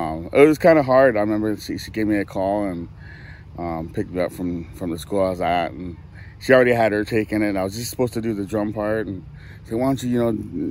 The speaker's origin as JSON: {"language": "English", "town": "Vancouver", "region": "British Columbia", "country": "Canada", "tie": "born or raised there", "said": "Yeah, I grew up East Vancouver, went to Britannia Elementary and Secondary, grad 96."}